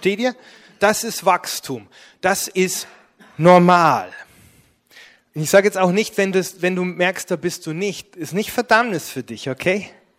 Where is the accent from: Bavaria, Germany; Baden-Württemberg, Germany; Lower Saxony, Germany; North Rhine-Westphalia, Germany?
Bavaria, Germany; ich komme ja aus Bayern und im Bayerischen Wald ist halt im Winter, früher zumindest, war Schnee und da sind wir Ski gefahren, Alpinski fahren.